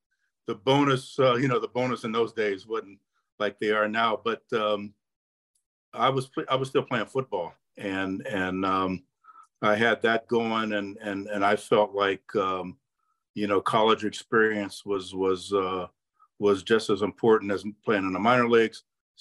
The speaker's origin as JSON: {"language": "English", "town": "San Diego", "region": "California", "country": "United States", "tie": "born or raised there", "said": "so 10 years old all the way through college, I grew up in the San Diego area."}